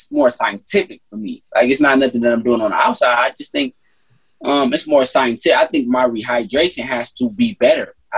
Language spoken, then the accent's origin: English; Detroit, Michigan, United States; Like, I'm from Detroit. I'm a competitor